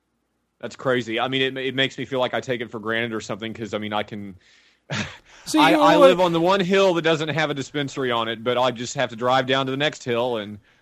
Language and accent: English; Texas, United States; born or raised there